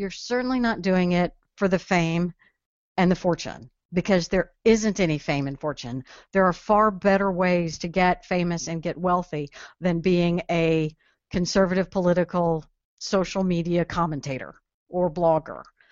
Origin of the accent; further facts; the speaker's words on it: Texas, United States; Because we're arrogant, that's just how we are. I'm Texan, that's the way it works.